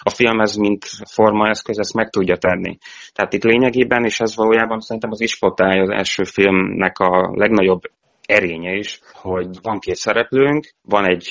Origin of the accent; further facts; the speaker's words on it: Nyékládháza, Borsod-Abaúj-Zemplén, Hungary; És hát én nyéklátházi származású vagyok